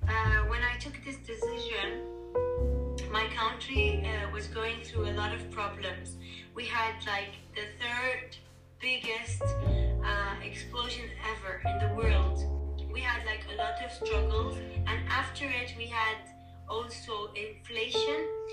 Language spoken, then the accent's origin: English; Beirut, Beirut Governorate, Lebanon; I come from Lebanon, from Beirut.